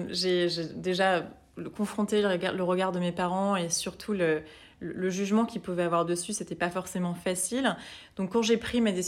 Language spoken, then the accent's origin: French; Lyon, Auvergne-Rhône-Alpes, France; j'étais à Lyon à l'époque, donc moi je suis lyonnaise, et donc j'étais à Lyon